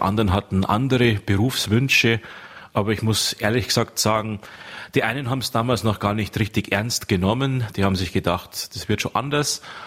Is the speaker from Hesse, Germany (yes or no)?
no; Pfäffenhausen, Bavaria, Germany; Das war so der Bach in meiner Heimat in Pfäffenhausen im Landkreis Landshut.